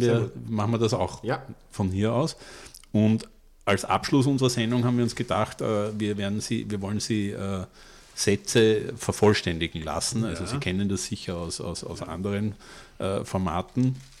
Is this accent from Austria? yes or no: yes; Altlengbach, Lower Austria, Austria; Die sind aus Altlenkbach, wo ich herkomme.